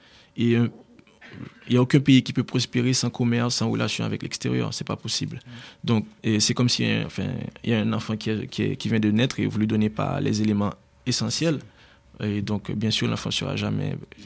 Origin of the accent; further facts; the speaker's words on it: Haiti; Mais même si je suis haïtien, je dois reconnaître qu'il faut un peu se reporter au contexte de l'époque.